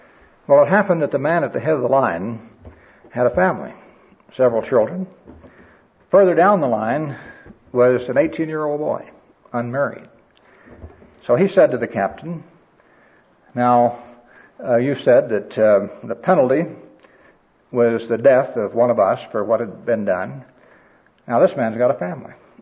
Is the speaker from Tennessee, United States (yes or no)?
no; Missouri, United States; My home state is Missouri.